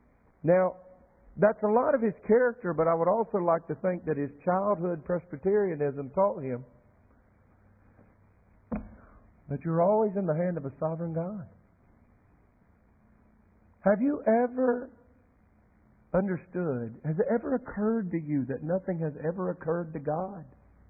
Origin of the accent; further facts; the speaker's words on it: North Carolina, United States; Now, I grew up in Cleveland County. I did not grow up necessarily in the mountains. I grew up in the foothills or the Western Piedmont, if you will.